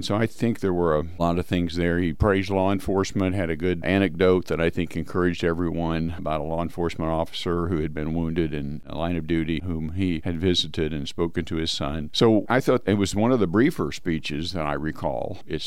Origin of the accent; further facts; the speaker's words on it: Nevada, United States; not that far from where I grew up in Nevada